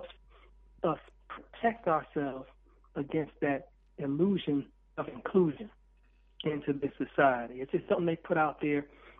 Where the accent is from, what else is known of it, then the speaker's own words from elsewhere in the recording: Rochester, New York, United States; I was one of those children myself growing up in Rochester, New York.